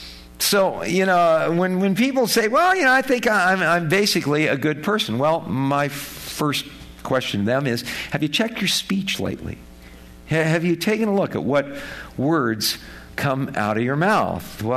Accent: California, United States; You know, the speed limit, you know, I grew up in California.

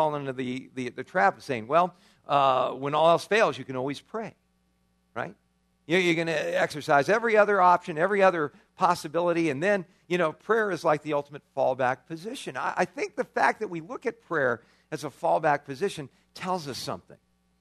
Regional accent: California, United States; now in Tucson, United States; you know, I love living in Tucson. The only thing I miss about where I grew up in California is being by the beach, being by the ocean

